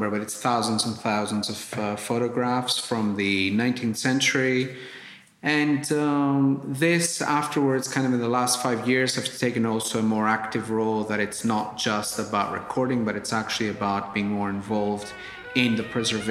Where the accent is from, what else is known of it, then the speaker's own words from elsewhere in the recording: Santorini, South Aegean, Greece; English is a second language; I'm an archaeologist. I'm from Santorini.